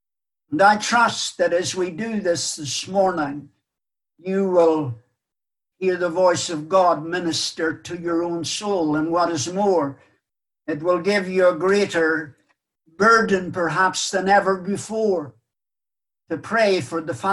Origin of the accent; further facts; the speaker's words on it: Ireland; moved away; For many years, as I grew up in Ireland, indeed all the time that I lived in Ireland, right up until I left the country